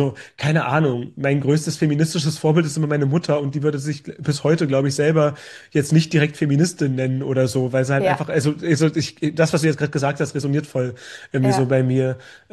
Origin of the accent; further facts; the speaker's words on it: Magdeburg, Saxony-Anhalt, Germany; now in Düsseldorf, Germany; ich komme so aus Magdeburg, was halt schon eine Großstadt ist, aber irgendwie vergleichbar zu den Städten. Ich wohne jetzt gerade in Düsseldorf, so ist eine kleine Stadt im Vergleich so.